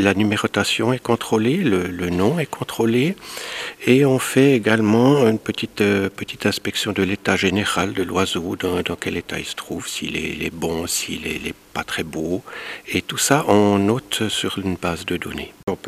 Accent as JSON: {"language": "French", "country": "Switzerland", "said": "chez nous en Suisse."}